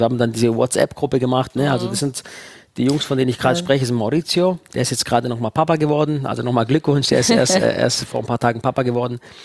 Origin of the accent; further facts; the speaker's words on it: Hechingen, Baden-Württemberg, Germany; now in Cologne, Germany; aber ich bin auch aus Hechingen, aus Baden-Württemberg, weggezogen nach Köln.